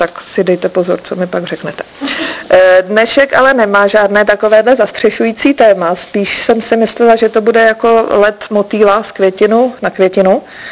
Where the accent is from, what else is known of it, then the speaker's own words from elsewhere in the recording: Plzeň, Plzeň Region, Czechia; Já jsem vyrůstala v Plzni